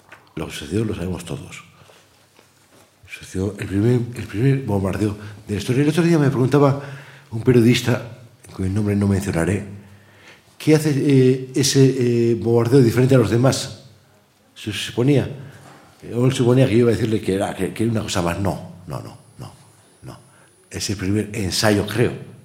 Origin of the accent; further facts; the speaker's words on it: Ea, Basque Country, Spain; yo soy de aquí al lado, soy de EA. Ustedes creo que la mayoría conocerán EA. Nací, afortunadamente, algo más tarde del bombardeo, nací en el año 55 en EA, Vizcaya, a 14 kilómetros de Guernica.